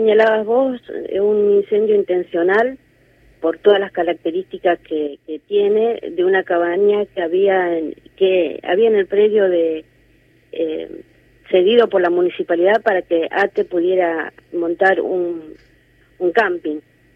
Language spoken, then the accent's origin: Spanish; Patagonia, Argentina; acá en la Patagonia, en mi pueblo